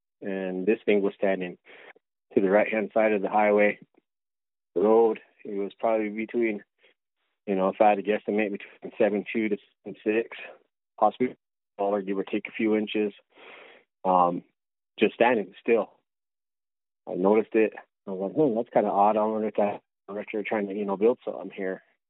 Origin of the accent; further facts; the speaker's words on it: South Dakota, United States; Well, you know, growing up in the Native American culture, I'm from back home in South Dakota. I'm Lakota.